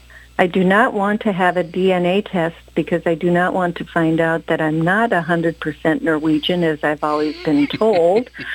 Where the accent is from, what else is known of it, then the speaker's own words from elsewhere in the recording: Minneapolis, Minnesota, United States; also born or lived in North Dakota; We're from North Dakota. But raised in Minneapolis.